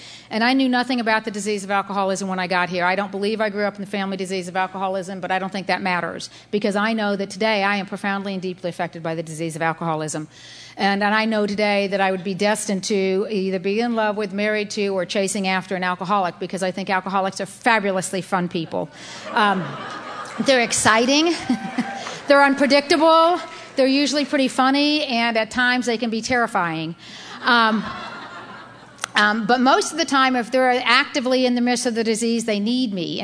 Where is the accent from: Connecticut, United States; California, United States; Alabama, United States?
Alabama, United States; Wetumpka; And I'm from Wetumpka, Alabama, and a lot of the stuff I've learned about Al-Anon, I've learned through tapes and listened to CDs